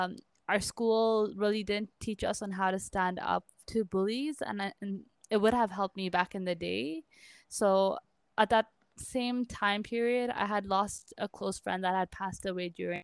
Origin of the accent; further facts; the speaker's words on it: Bangalore, Karnataka, India; now in Canada; well, I am from Bangalore, India. I moved to Canada in 2001, and my parents chose to come to Canada for education and a better life.